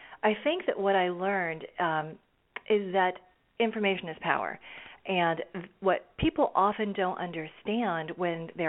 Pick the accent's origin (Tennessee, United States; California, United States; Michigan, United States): California, United States; I grew up in Northern California in Silicon Valley and unwittingly witnessed the boom and then the bust, if you will, of technology.